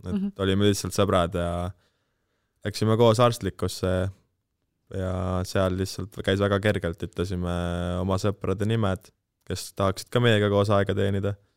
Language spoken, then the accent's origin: Estonian; Tallinn, Harju County, Estonia; Olen Tallinnast, õppisime teiste kamraadidega Tallinna 21. koolis.